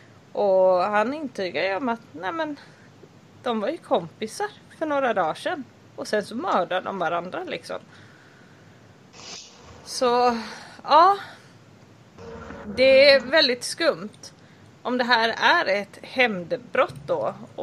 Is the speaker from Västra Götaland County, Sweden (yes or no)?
yes; Gothenburg, Västra Götaland County, Sweden; det är faktiskt i Göteborg, stadsdelen Kortedala. Så jag måste säga att det här är jag växt upp och det här är väldigt nära där jag växte upp faktiskt